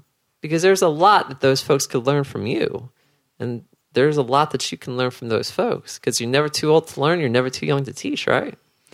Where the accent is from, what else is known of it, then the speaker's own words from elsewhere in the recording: the South, United States; We didn't have anyone in a position of power looking out for our rights when we were growing up in the South.